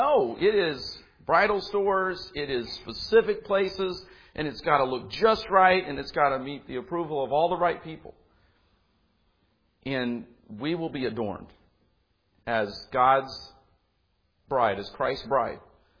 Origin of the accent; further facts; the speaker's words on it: Indianapolis, Indiana, United States; I'm a city kid, and I grew up in Indianapolis, not Chicago.